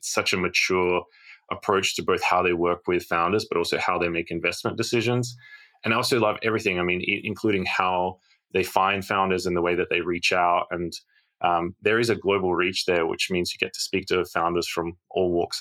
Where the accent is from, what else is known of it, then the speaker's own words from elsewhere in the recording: Australia; growing up in Australia